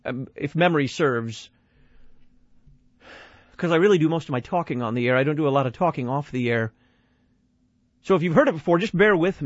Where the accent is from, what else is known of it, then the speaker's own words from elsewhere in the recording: Dallas, Texas, United States; I grew up in Dallas, now down in Texas, especially in a city like Dallas. Everything's bigger, everything's better down in Dallas, as they say.